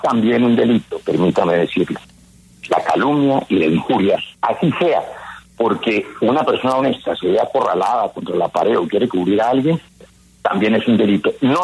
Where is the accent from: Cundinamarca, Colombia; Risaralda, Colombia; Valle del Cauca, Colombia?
Valle del Cauca, Colombia; en la DIAN de mi tierra, del Valle del Cauca